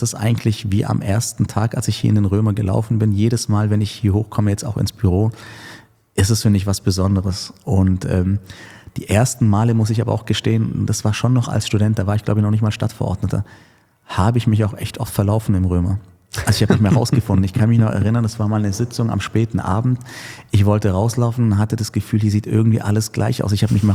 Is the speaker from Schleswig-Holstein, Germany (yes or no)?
no; Ulm, Baden-Württemberg, Germany; ich bin in Ulm aufgewachsen